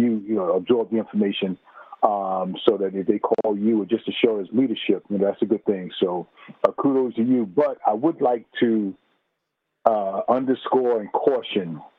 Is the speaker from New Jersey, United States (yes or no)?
no; Queens, New York, United States; I'm from Queens.